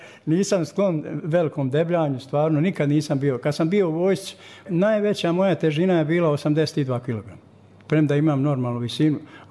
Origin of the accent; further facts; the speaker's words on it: Agići, Republika Srpska, Bosnia & Herzegovina; ja sam iz Agića